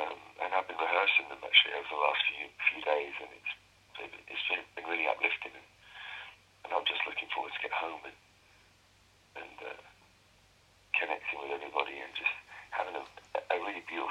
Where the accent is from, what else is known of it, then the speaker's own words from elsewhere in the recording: United Kingdom; As a Brit, you know, just as a British boy